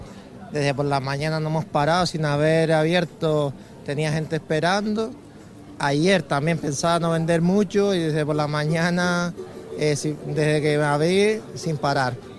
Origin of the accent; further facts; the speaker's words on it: Antigua, Canary Islands, Spain; Vengo de las Salinas del Carmen, del municipio de Antigua.